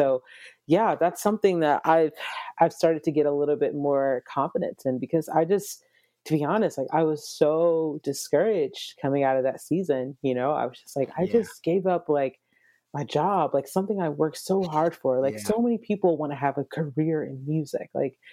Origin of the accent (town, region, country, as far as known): Atlanta, Georgia, United States; also born or lived in Nashville / Dallas / Los Angeles